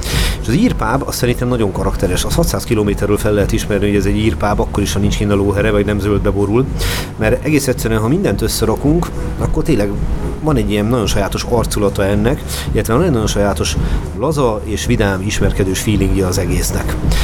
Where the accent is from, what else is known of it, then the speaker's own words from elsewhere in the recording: Hungary; magyarként ott az embernek nagyon dobban a szíve, hogy a Liberty Square-en egy ilyen szobor áll.